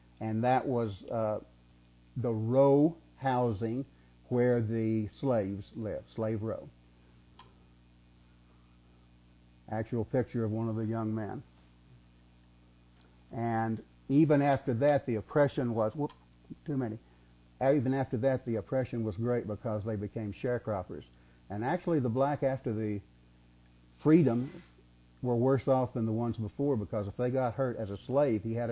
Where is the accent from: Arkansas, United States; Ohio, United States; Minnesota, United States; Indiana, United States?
Arkansas, United States; also born or lived in Georgia; Now, I was raised in Arkansas. I spent my teaching career in Georgia.